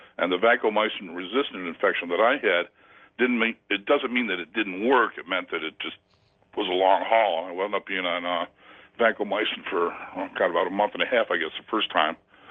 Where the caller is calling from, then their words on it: Buffalo, New York, United States; I'm calling from Buffalo, WBEN.